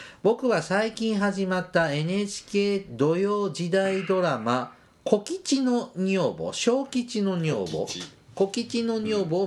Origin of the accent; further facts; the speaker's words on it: Mie, Japan; 僕ね、やっぱ私も三重の人間で、漁師、漁業盛んなとこだから、でやっぱ太平洋側なんでね